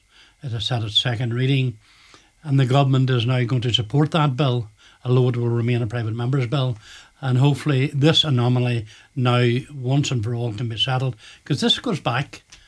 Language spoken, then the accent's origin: English; Northern Ireland, United Kingdom; I was born in Milford, Kilmacrannan. Moved to Northern Ireland when I was about 3